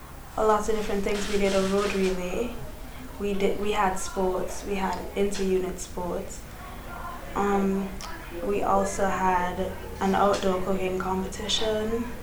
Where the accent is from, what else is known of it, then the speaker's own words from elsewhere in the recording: St. Vincent & Grenadines; I am one of the internationals on Pink Flamingo. I'm from St. Vincent and the Grenadines, which is in the Caribbean. Lovely, beautiful island.